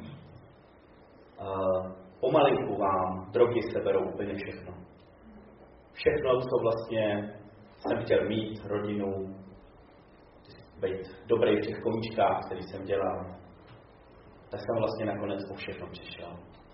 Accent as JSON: {"language": "Czech", "town": "Teplice", "region": "Ústí nad Labem Region", "country": "Czechia", "said": "já pocházím z Teplic a v Poštovicích už jsem přes 4 roky."}